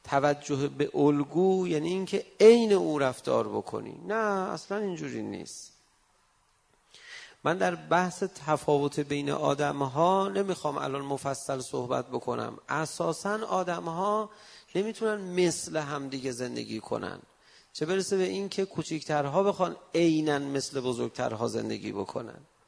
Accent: Iran; من ایرانی هستم و به اصطلاح شیعه هستم

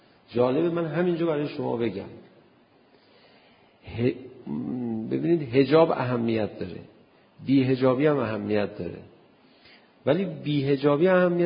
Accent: Tehran, Tehran Province, Iran; خب من بچه تهران هستم، سالهای مختلف رو وقتی با هم دیگه مقایسه میکنم

